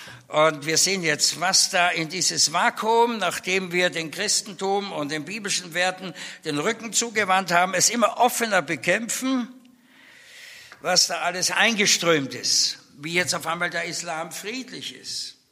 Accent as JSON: {"language": "German", "region": "Vienna", "country": "Austria", "said": "ich bin ja auch Wiener"}